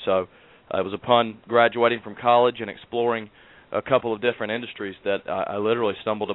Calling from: Macon, Georgia, United States; We are in Macon, Georgia, which is about 1 hour south of the Atlanta airport, about an hour south of Atlanta.

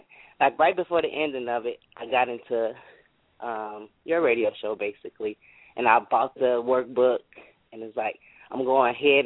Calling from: Chicago, Illinois, United States; from Chicago.

